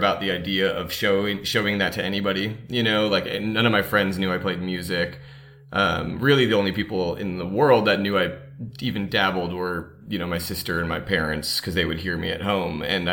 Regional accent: Los Angeles, California, United States; Yeah, I mean, it was pretty wild for me growing up in Los Angeles.

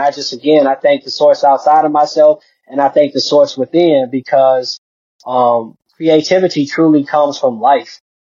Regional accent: Detroit, Michigan, United States; because I come from Detroit, man. I'm from Detroit. And, mm-hmm. You know, Detroit has its own unique sound.

